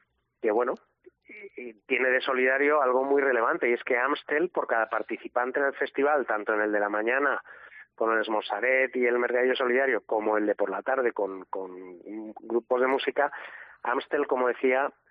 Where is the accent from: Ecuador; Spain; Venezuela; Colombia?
Spain; Valencian Community; como valencianos que somos